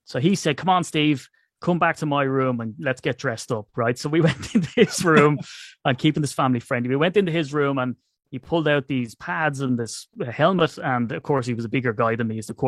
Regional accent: Ireland; I'm Irish, so I'm not going to give you a straight answer.

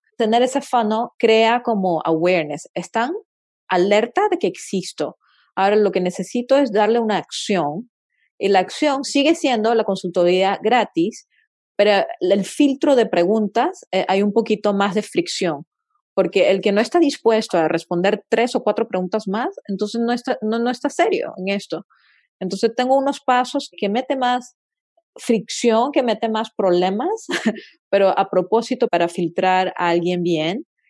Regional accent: Venezuela

